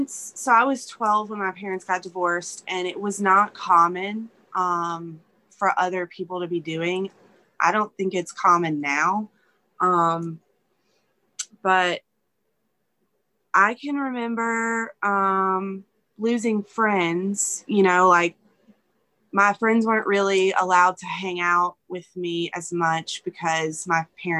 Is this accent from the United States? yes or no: yes; Louisiana, United States; I am 37 years old, and I'm from Louisiana. I grew up in the United Pentecostal Church